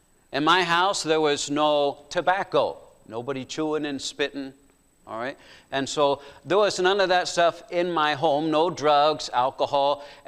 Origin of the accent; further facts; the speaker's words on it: Limerick, Pennsylvania, United States; I grew up in Limerick, Pennsylvania. How many know where Limerick is?